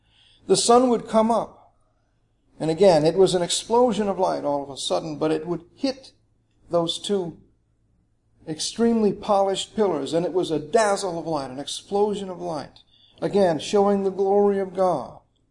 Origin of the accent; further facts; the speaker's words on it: New Orleans, Louisiana, United States; Where are you from? I'm from floody New Orleans.